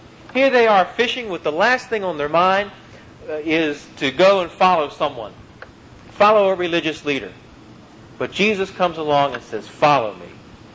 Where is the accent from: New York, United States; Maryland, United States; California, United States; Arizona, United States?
Maryland, United States; I come from Maryland, and a similar town would be Annapolis.